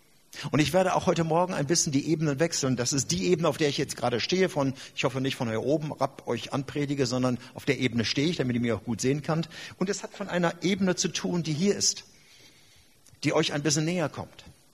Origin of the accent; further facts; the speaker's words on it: Gelsenkirchen, North Rhine-Westphalia, Germany; ich komme aus Gelsenkirchen, ich bin Schalke-Fan